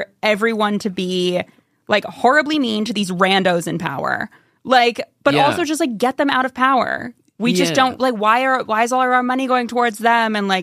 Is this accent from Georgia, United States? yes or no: yes; Atlanta, Georgia, United States; I grew up in Atlanta, but.